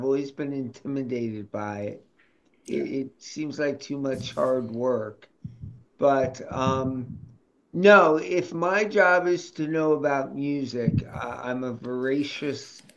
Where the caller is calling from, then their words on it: New Jersey, United States; I am here at Hip Video Promo Headquarters in the Great Garden State.